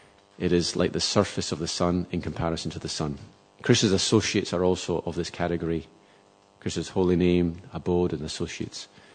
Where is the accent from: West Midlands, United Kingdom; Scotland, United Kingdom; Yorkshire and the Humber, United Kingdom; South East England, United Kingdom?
Scotland, United Kingdom; I come from Scotland. Sometimes it's good not to mention names, but I'm from Scotland.